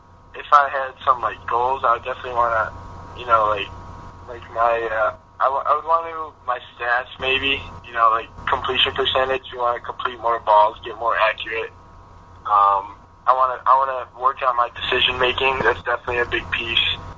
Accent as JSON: {"language": "English", "region": "Connecticut", "country": "United States", "tie": "born or raised there", "said": "UConn, the reason they're in the top four is because I love the fact that it's my home state."}